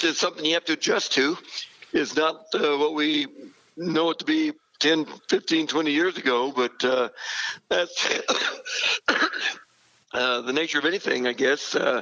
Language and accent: English; Silver Lake, Kansas, United States; kind of three brothers that still live in that area, and all the nephews and nieces, and it was an ideal, you know, growing up opportunity.